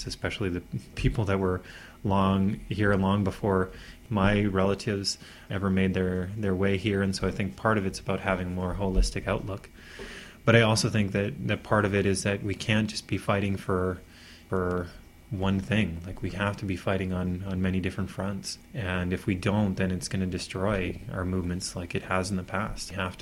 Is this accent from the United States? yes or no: no; Alberta, Canada; so we need to have that discussion as people growing up in Alberta and within our school systems.